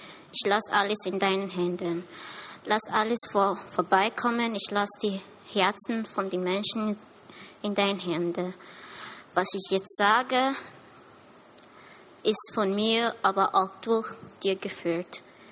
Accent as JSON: {"language": "German", "country": "Ghana", "said": "18 Jahre alt. Ich komme aus Ghana"}